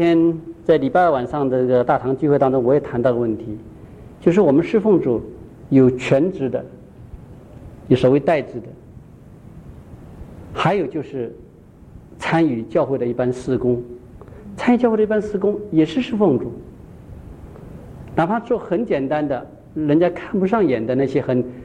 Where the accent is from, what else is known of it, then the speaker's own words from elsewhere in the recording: China; now in United States; 我是从国内出来的，来了美国也有好多年了。